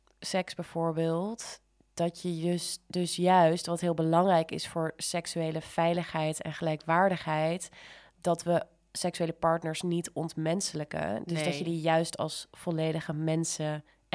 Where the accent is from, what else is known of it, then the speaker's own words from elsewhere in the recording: Netherlands; Wij denken als Nederlanders volgens mij allemaal super open-minded en verwelkomend te zijn.